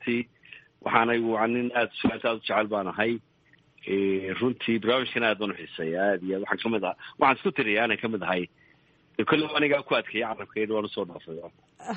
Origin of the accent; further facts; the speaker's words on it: Hargeisa, Woqooyi Galbeed, Somalia; now in Sweden; Waxaan ahay qurbi joog Soomaalida degan waddanka Sweden muddo dheerna deganaa. Waxaan ku dhashay Hargeysa, ku koray